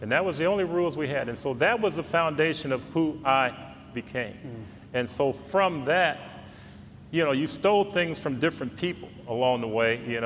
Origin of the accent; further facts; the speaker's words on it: East Chicago, Indiana, United States; And I was fortunate that I grew up in East Chicago, Indiana, and I had two parents, and they were more concerned.